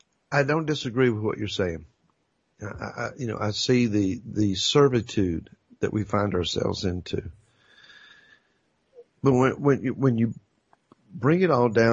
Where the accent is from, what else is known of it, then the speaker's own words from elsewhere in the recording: Virginia, United States; I've been 10 generations in Virginia alone. I am a Virginian down to my toenails.